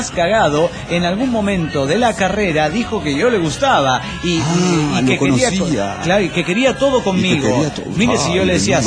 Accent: Chetumal, Quintana Roo, Mexico; de Chetumal, Quintana Roo.

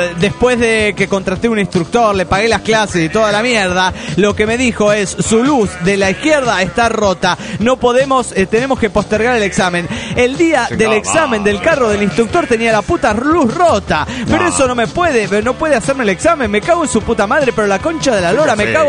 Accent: Mexico City, Mexico

